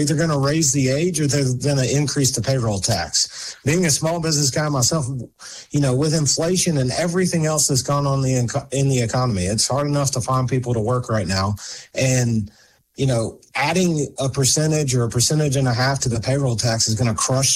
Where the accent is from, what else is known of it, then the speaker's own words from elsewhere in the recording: Alabama, United States; I grew up here in Baldwin County. I went to Foley High School